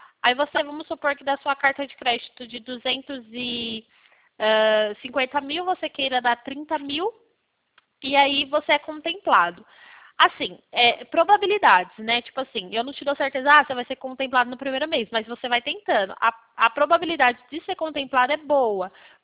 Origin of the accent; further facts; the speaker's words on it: São Paulo, Brazil; não, eu sou do estado de São Paulo. Eu sou do estado de São Paulo.